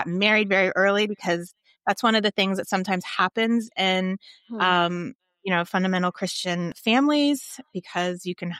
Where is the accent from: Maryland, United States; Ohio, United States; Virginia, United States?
Virginia, United States; So they sent me away to a pregnancy home for women a few hours away from where I grew up in Virginia